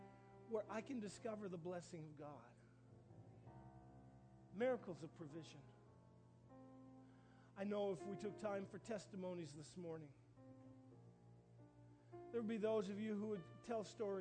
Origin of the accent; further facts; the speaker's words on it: the Maritimes, Canada; because I'm from the Maritimes